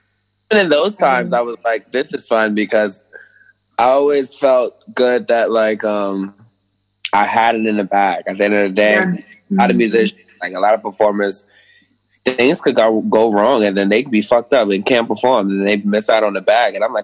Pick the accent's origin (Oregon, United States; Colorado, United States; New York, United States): New York, United States; Brooklyn; Brooklyn, New York, born and raised in Flatbush, Trinidadian descent.